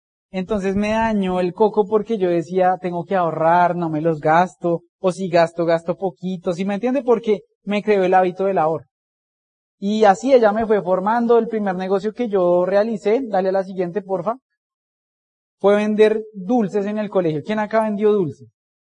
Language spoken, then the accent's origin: Spanish; Bogotá, Colombia; Nosotros venimos de una parte de Bogotá que se llama Ciudad Bolívar, es un conjunto residencial muy lujoso.